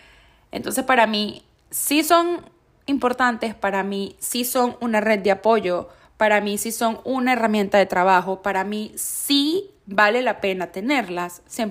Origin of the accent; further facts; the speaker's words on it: Venezuela; moved away; hacer amigos luego de que yo salí de Venezuela me ha costado muchísimo